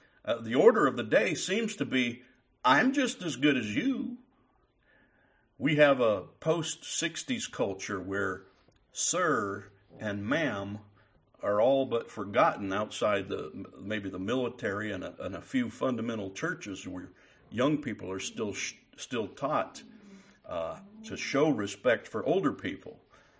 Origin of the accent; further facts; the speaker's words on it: United States; And I can tell you, as an American, I can tell you, citizens of the United States of America don't understand much about this idea of reverence and respect.